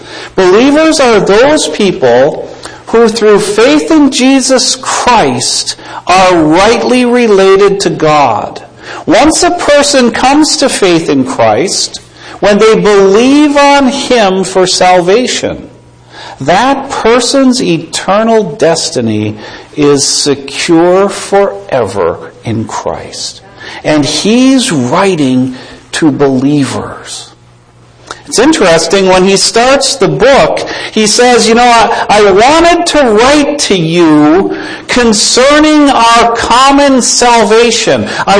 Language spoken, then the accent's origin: English; Michigan, United States; also born or lived in Dallas, United States; And before that, we hail from Michigan. And I'm from the beautiful Upper Peninsula of Michigan.